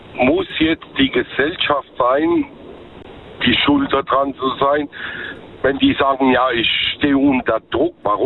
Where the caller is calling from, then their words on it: Ludwigshafen, Rhineland-Palatinate, Germany; Aus Ludwigshafen.